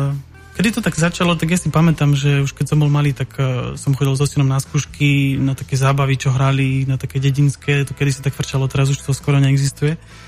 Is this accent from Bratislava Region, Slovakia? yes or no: no; Martin, Žilina Region, Slovakia; Ja som úplne presne z Martina.